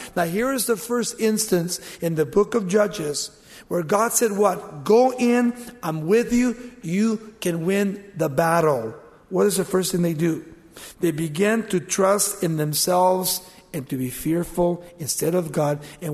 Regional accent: United States; People ask me all the time, well, are you Mexican? No, I'm an American.

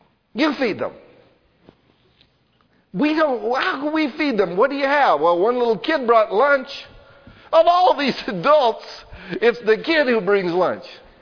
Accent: United States; because we're American.

